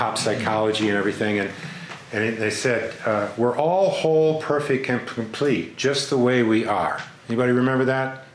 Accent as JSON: {"language": "English", "town": "Asheville", "region": "North Carolina", "country": "United States", "said": "I'm an American, I'm a North Carolinian, I'm an Asheville-ian."}